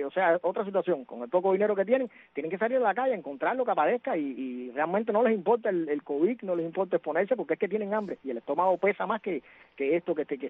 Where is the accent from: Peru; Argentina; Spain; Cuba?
Cuba; yo te puedo decir como cubano a pie, como criollo acá de mi barrio, un barrio humilde